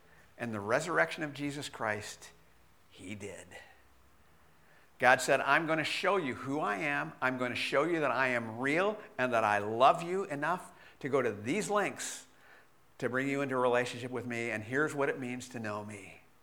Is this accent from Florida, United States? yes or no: no; Bakersfield, California, United States; When I was a kid, growing up in Bakersfield, on a few occasions, we used to drive up the Kern River Canyon.